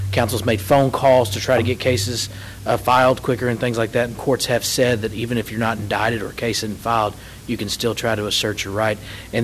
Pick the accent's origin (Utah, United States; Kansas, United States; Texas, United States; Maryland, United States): Texas, United States; Flower Mound; I'm from Flower Mound.